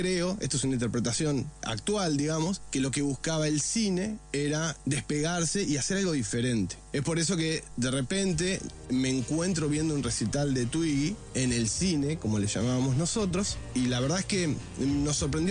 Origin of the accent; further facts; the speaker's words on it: Mercedes, Buenos Aires Province, Argentina; Exactamente, de Mercedes, una ciudad cercana a Buenos Aires, a 100 kilómetros, bastante grande ahora, actualmente.